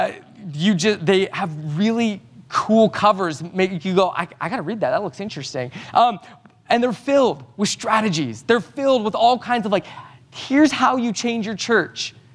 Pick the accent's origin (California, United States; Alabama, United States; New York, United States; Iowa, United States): California, United States; Livermore; I'm from Livermore.